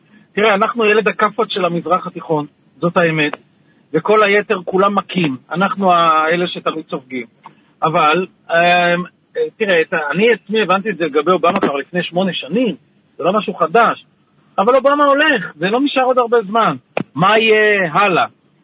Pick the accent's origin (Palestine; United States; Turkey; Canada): Turkey; Hebrew is a second language; זה אני טורקי אומר את הדברים